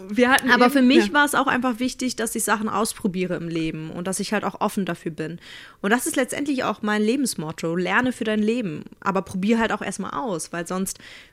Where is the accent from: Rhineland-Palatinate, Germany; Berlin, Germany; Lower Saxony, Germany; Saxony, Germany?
Berlin, Germany; born there; Also ich bin in Berlin geboren und deswegen war mir zum Beispiel auch schon immer wichtig, dass ich die deutsche Sprache sehr gut beherrsche